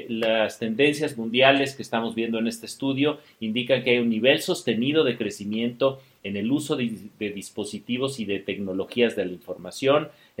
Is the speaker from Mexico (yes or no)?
yes; Mexico; Magos somos todos estos mexicanos y mexicanas que estamos conectados a Internet